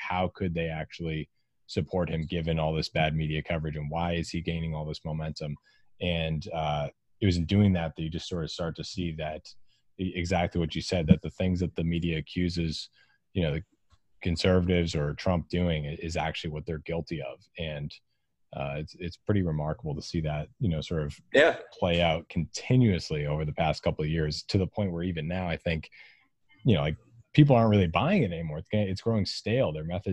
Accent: Massachusetts, United States; born there; I was born in Massachusetts, sort of like a liberal bubble over there. Everyone is very liberal and in like a America loving way.

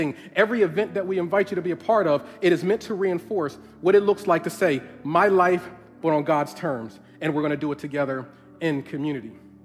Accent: Northeast, United States; I'm from the Northeast, and so I'm thinking that he's going to say New York.

